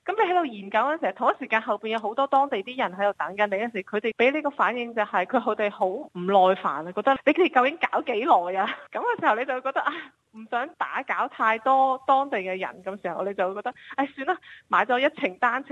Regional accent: Macau; 因為我本身是澳門人

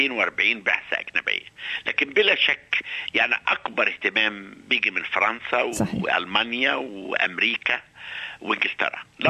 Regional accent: Egypt; now in Australia; كلنا كمصريين

